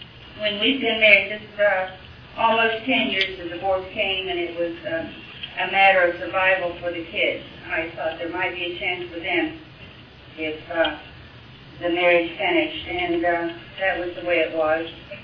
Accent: West Virginia, United States; I was raised in West Virginia, very uneventful, childhood, good, devoted, dedicated, religious parents.

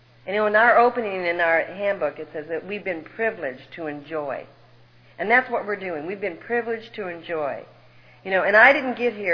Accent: Oak Park, Illinois, United States; born there; I was born in Chicago, and I was born, you know, in Oak Park, and my father was stationed at O'Hara when it was an Air Force base.

